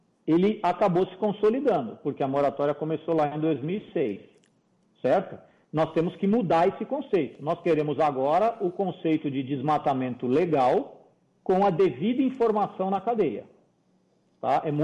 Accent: Brazil; Eu acho que é esse tipo de coisa que a gente tinha que pensar como brasileiro

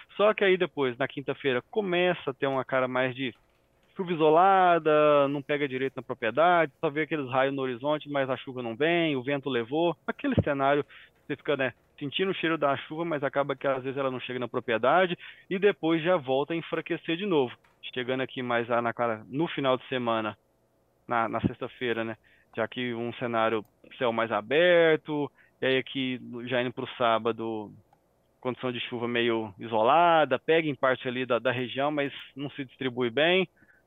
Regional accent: Minas Gerais, Brazil; Ah, eu, como mineiro, deveria conhecer onde fica esse município

